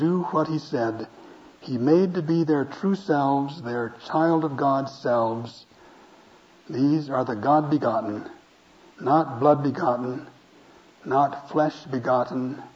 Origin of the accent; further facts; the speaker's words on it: Montana, United States; In the little town I grew up in Montana, nobody used moving vans.